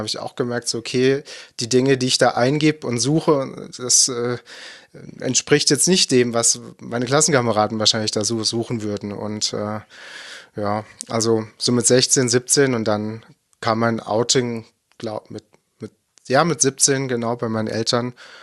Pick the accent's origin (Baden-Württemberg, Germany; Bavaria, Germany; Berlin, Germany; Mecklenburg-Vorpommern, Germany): Baden-Württemberg, Germany; born there; Also ich komme eher aus dem Nordbadischen gebürtig.